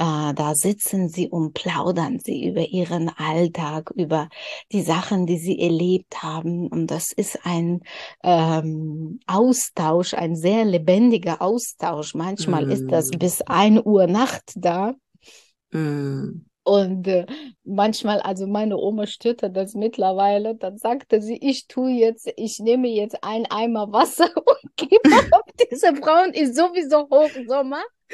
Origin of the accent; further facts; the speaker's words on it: Dushanbe, Tajikistan; Ich komme aus Duschanbe, das ist die Hauptstadt von Tadschikistan. Das Land liegt in Zentralasien.